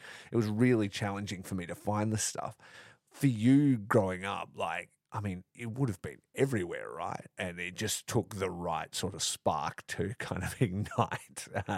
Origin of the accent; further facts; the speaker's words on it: Dongara, Western Australia, Australia; now in Perth, Australia; So I grew up in a tiny town called Dongra, which is about, you know, 4 hours north of here